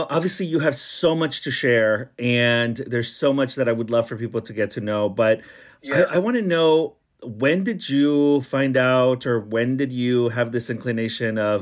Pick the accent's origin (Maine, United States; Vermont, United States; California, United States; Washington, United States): California, United States; Santa Ana; Yes, I wasn't born. I wasn't born out here in Orange County, but I grew up here in Orange County in Santana.